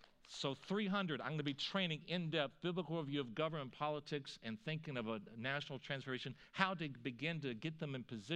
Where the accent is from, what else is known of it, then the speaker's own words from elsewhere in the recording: Charlottesville, Virginia, United States; I'll come back in a minute to talk about Charlottesville, my hometown.